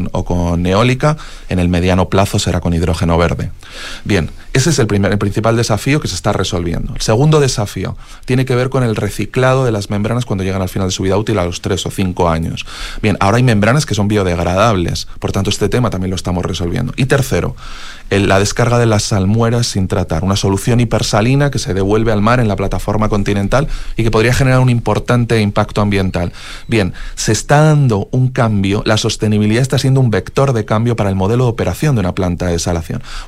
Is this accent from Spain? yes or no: yes; Spain; la primera planta de desalación que se instaló en Europa, se instaló en mi país, en el año 1964.